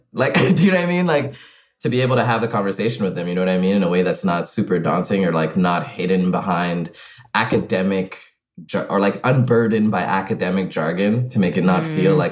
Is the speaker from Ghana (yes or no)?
yes; Ghana; growing up in Ghana, the only thing that was holding me and my friends back from feeling like we lived in a utopia